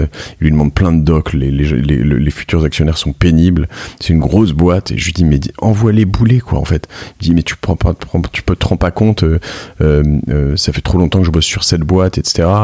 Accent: Paris, Île-de-France, France; Je suis parisien, j'habite à Paris, je vis dans le 17e et je travaille dans le 17e.

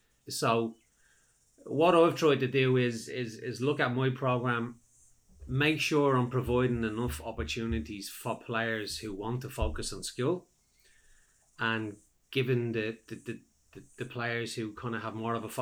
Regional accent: Dublin, Leinster, Ireland; When I grew up in Dublin

